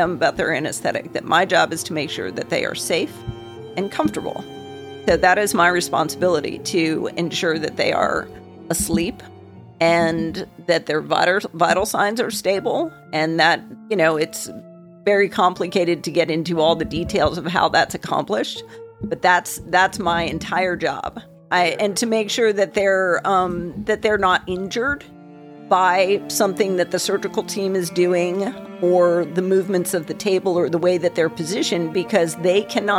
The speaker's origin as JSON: {"language": "English", "town": "Vernon", "region": "New Jersey", "country": "United States", "tie": "born or raised there", "said": "Where I grew up in New Jersey, the Appalachian Trail actually passes through my hometown. It's in the mountains."}